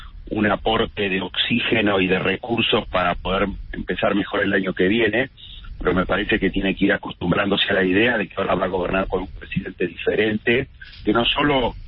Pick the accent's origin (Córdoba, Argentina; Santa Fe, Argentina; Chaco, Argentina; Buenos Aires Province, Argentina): Buenos Aires Province, Argentina; Sí quiero, como un bonaerense